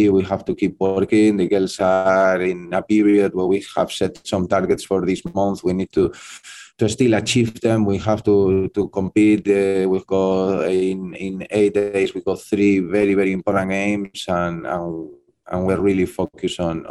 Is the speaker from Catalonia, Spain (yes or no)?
no; Madrid, Community of Madrid, Spain; English is a second language; Like, I think that me, I grew up in there. Yeah, I went a lot to Real Madrid.